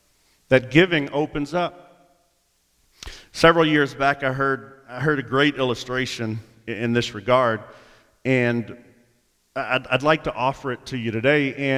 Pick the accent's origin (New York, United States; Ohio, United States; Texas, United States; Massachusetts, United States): Texas, United States; Houston; We grew up in Houston, you know, a solid 15-hour drive from Orlando, but we went every summer, all of my life.